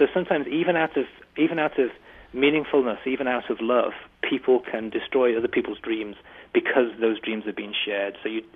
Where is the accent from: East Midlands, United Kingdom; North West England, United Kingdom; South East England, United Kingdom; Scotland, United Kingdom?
North West England, United Kingdom; Liverpool; I'm a lad from Liverpool who has no identifiable skill or talent